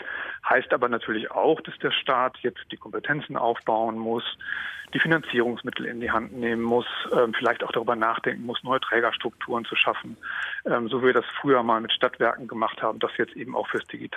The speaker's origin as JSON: {"language": "German", "region": "Schleswig-Holstein", "country": "Germany", "said": "Jetzt komme ich aus dem Land in Schleswig-Holstein, in dem das sehr gut funktioniert hat."}